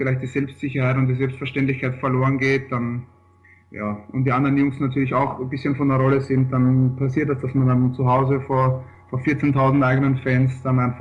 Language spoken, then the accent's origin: German; Vienna, Austria; also born or lived in Frankfurt / Düsseldorf; ich bin in Wien geboren und quasi ein waschechter Wiener, habe auch schon in Frankfurt und Düsseldorf gewohnt, jetzt am Rhein